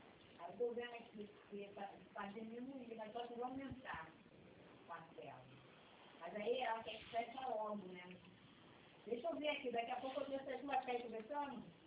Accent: Rio de Janeiro, Brazil; eu sou de Ramos.

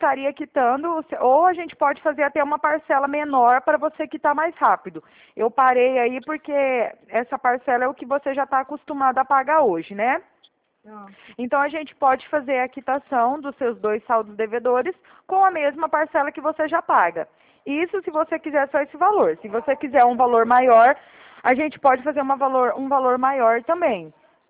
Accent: São Luís, Maranhão, Brazil; born there; Eu nasci lá em São Luís, eu ouvi falar de Icatu.

